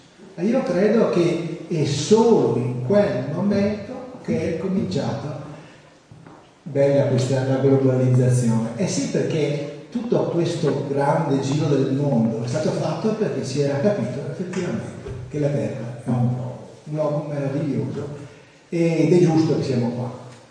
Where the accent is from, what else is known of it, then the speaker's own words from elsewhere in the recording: Costozza, Veneto, Italy; con la pietra di Costozza, quella bianca, quella del mio paese.